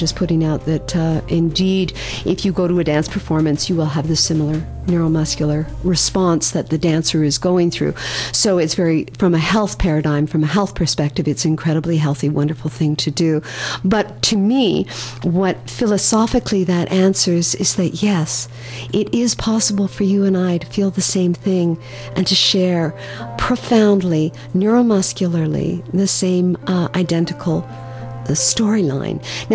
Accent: Montreal, Quebec, Canada; born there; I was born in Montreal, and glad that I am here.

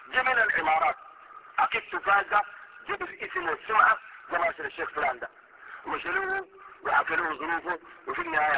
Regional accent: Sudan; احنا بنعرف كسودانيين معترفين بمذاهب اربع مذاهب

